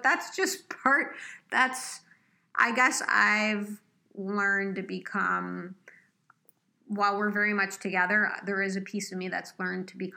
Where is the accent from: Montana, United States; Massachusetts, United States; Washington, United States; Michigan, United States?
Michigan, United States; now in New York, United States; I was moving from Michigan to New York. So that was a big move.